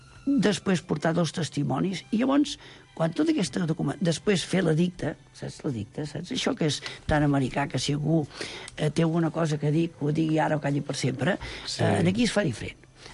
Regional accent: Premià de Mar, Catalonia, Spain; Jo soc fill de Premià de Mar, soc a Ferró

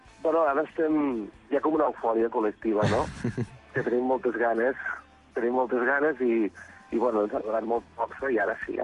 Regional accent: Tàrrega, Catalonia, Spain; som tots de Targa, menys un d'Igualada

